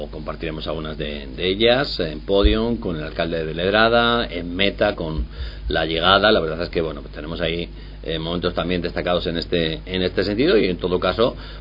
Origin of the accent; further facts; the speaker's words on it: Guijuelo, Castile and León, Spain; yo digo mucho esa frase de yo soy más de Guijuelo que el Torreón